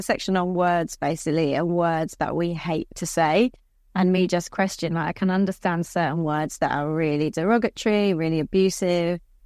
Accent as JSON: {"language": "English", "region": "England", "country": "United Kingdom", "accent": "middle class southern English", "said": "I've got quite a, you know, middle class southern English accent."}